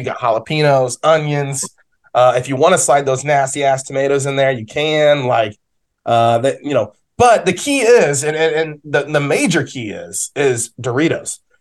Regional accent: Ohio, United States; I'm obviously biased. I'm from Northwest Ohio.

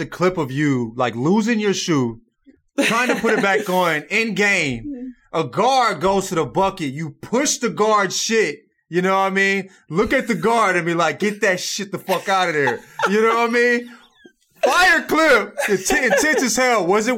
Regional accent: St. Louis, Missouri, United States; I'm from St. Louis.

